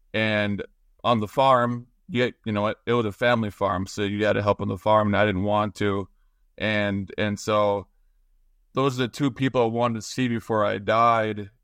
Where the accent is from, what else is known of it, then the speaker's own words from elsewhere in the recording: Park River, North Dakota, United States; because I grew up on a farm. So I was going into my hometown of Park River